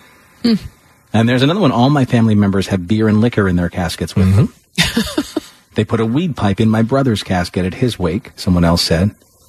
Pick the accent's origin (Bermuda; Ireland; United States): Ireland; I'm Irish.